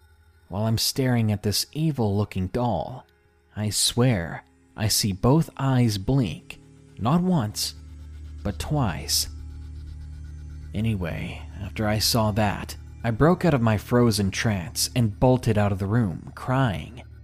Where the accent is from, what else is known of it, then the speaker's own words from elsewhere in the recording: Georgia, United States; I didn't want to go back to my home state of Georgia